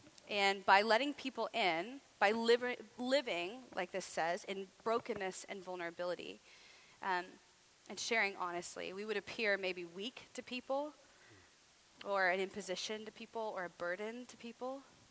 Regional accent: the South, United States; I'm from the South.

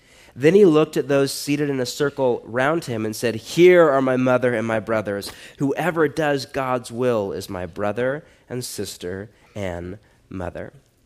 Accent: United States; I'm an American. I worship at the altar of individualism.

